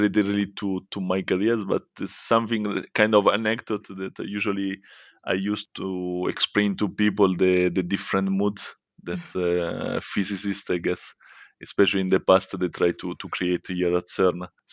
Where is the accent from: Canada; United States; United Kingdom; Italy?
Italy; English is a second language; as you can listen from my accent, from my name, I come from Italy, and I'm a mechanical engineer here at CERN